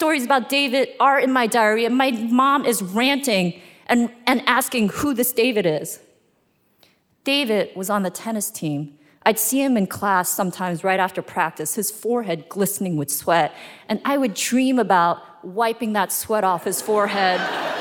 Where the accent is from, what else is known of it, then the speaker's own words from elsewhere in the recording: South Korea; now in New York City, United States; And maybe it's because we are from Korea, or maybe it's because we live in New York City where real estate is unaffordable